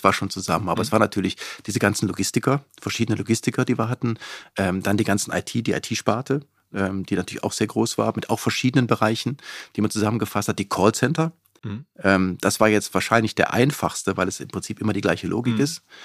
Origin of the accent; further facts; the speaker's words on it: North Rhine-Westphalia, Germany; Also ich habe in Gütersloh eine Wohnung genommen, aber am Wochenende war ich schon im Kölner Raum. Also ich komme aus dem Köln-Bonner Raum.